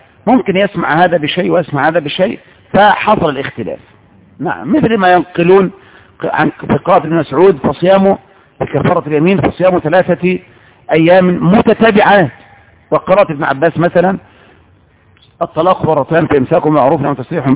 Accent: Egypt; دي كانت عندنا في مصر.

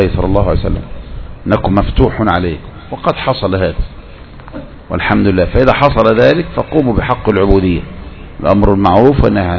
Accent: Egypt; عندنا في مصر

